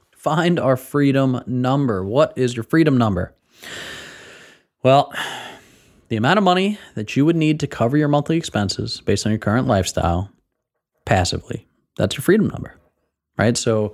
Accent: New Jersey, United States; I'm from New Jersey, so we wanted to go somewhere a little bit warmer

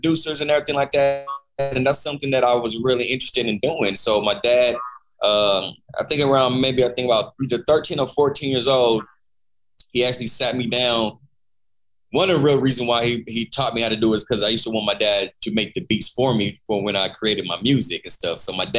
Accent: Oklahoma City, Oklahoma, United States; also born or lived in Kansas; So I moved around quite a little bit growing up, but my main home, where I really grew up, was Oklahoma City.

